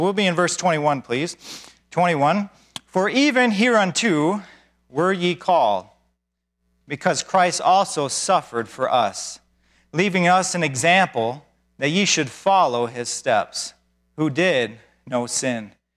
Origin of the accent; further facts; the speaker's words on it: Michigan, United States; When we're in Michigan, we're from Michigan, and we have the snow piles, or we have a foot of snow